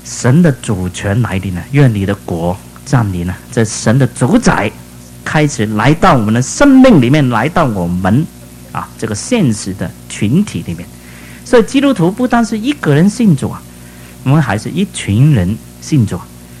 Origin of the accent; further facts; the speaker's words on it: Guangdong, China; 我们讲福音啊，一天大人来听啊，讲，我们广东话叫喷口水啊，讲很多